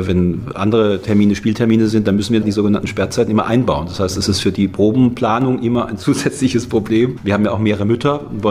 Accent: Freiburg, Baden-Württemberg, Germany; born there; ich bin in Freiburg geboren

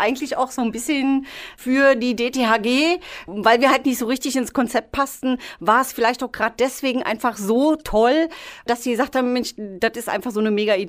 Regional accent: Berlin, Germany; born there; now in Eifel, Germany; Ja gut, also ich bin jetzt kein wirkliches Eifelkind, wie man hört. Ich komme gebürtig aus Berlin, aber bin dann irgendwann in der Eifel hängen geblieben.

